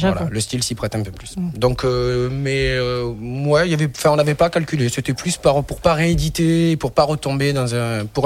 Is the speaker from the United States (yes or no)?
yes; Wisconsin, United States; French is a second language; C'est parce que je viens du Wisconsin.